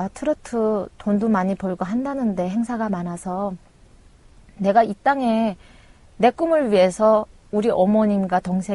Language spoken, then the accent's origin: Korean; North Korea; now in South Korea; 저는 그 가운데 북한 사람으로서 북과 남을 남에서 살아온 사람이라서